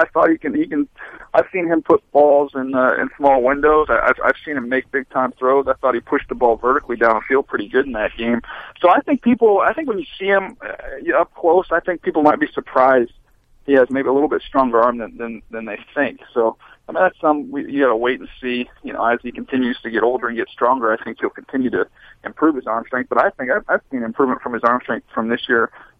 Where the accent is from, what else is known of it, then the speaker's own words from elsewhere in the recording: San Diego, California, United States; I mean, we grew up in San Diego.